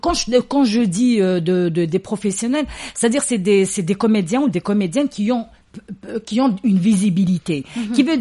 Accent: Algiers, Algiers Province, Algeria; je suis née à Alger, j'ai grandi à Alger. N'hadar taqbaylit goukham

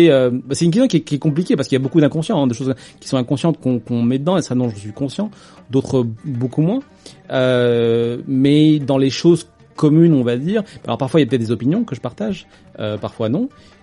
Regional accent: Algiers, Algiers Province, Algeria; c'est une bibliothèque très éclectique dans laquelle j'ai grandi à Alger.

